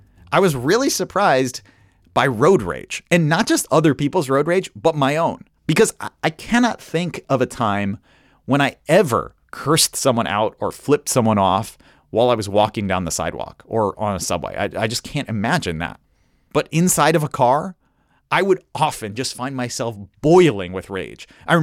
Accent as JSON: {"language": "English", "town": "New York City", "region": "New York", "country": "United States", "tie": "born or raised there", "said": "I grew up in New York City, and so one of the big differences between my childhood and friends who grew up in other places is how little time I spent in cars."}